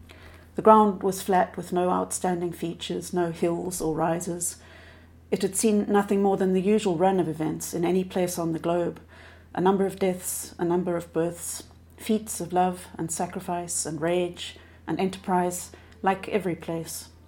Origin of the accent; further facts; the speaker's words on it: Cape Town, Western Cape, South Africa; I'm a novelist from Cape Town, South Africa.